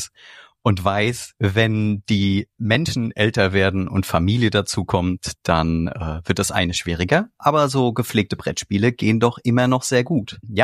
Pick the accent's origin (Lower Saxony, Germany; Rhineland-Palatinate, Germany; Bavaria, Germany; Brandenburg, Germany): Rhineland-Palatinate, Germany; Mainz; Also wo ich herkomme, ist ja schon genannt worden aus Mainz, dem schönen Mainz.